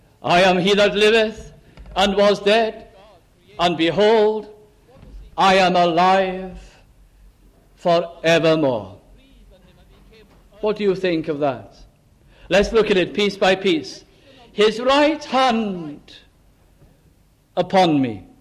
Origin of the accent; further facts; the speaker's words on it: Caernarfon, Wales, United Kingdom; I can remember a minister in my hometown in Carnarvon, North Wales